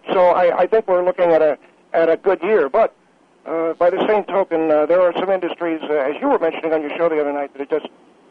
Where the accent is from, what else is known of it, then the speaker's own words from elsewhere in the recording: Buena Park, California, United States; I come from Buena Park. They were small towns in those days